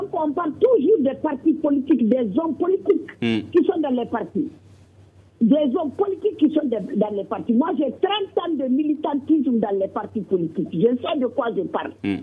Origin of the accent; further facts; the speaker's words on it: Gao, Mali; Chez nous, à Gao, ça a été très bien respecté